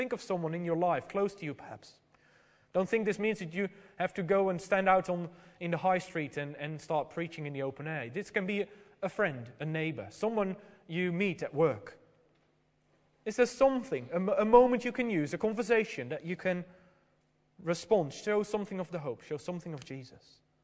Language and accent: English; Netherlands; Now, well, from my home country, the Netherlands, I'm hearing it in the news a lot because nowadays wolves seem to have come back into the country